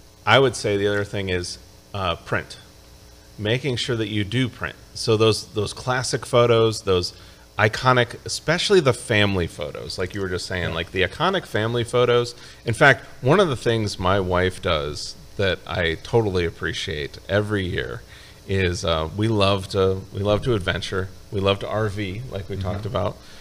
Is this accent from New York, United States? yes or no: yes; Binghamton, New York, United States; born there; You know, I was born in upstate New York.